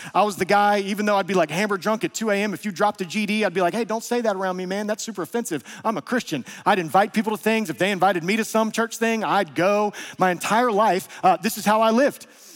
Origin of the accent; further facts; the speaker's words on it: Georgia, United States; And y'all, I've told you, I'm from North Georgia.